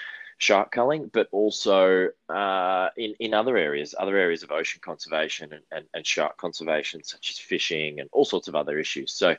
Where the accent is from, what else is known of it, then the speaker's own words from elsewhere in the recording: Queensland, Australia; I grew up in Queensland